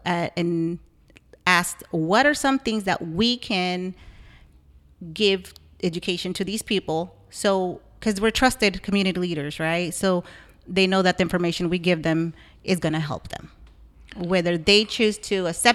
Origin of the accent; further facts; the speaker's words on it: California, United States; I was born and raised in Tehama County.